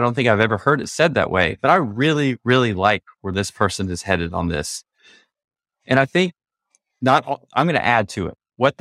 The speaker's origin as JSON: {"language": "English", "region": "Texas", "country": "United States", "said": "I'm from Texas, and then I went to school."}